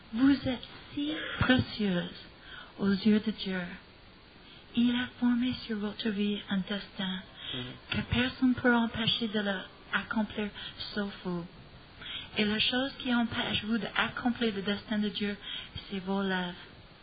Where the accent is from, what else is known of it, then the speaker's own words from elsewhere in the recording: United States; French is a second language; Pour moi, en tant qu'Américaine, c'est un miracle et c'est goûteuse.